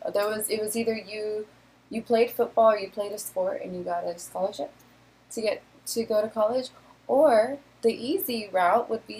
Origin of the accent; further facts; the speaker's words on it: Long Beach, California, United States; now in Washington, United States; So I'm from Long Beach, California.